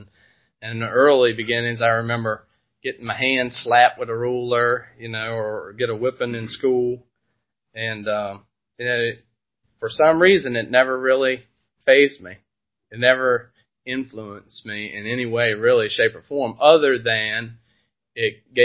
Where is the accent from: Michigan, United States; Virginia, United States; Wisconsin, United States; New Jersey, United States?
Virginia, United States; Culpeper; So, I grew up in Culpepper and a pretty normal family.